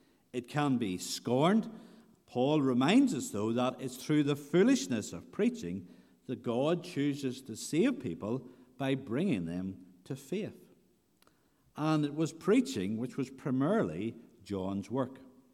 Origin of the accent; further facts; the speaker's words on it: Northern Ireland, United Kingdom; I grew up on the Newry to Armagh Road.